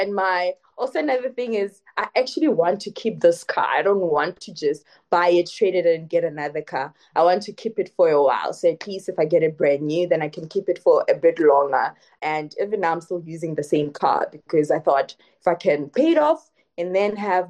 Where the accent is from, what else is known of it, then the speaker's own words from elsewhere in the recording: Limpopo, South Africa; because I come from Limpopo and it's a rural area, we don't have good roads.